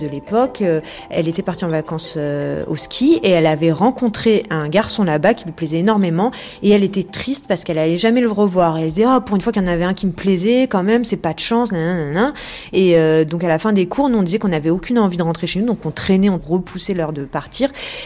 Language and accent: French; Boulogne-Billancourt, Île-de-France, France; puisqu'en plus je venais de Boulogne